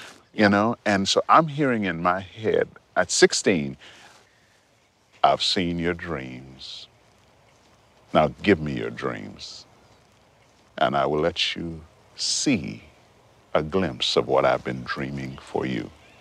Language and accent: English; Montreal, Quebec, Canada; I was growing up in Montreal, living in Montreal.